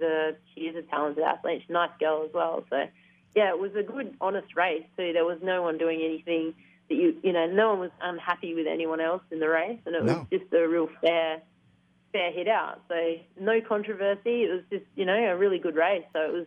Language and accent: English; Brisbane, Queensland, Australia; I'm from Brisbane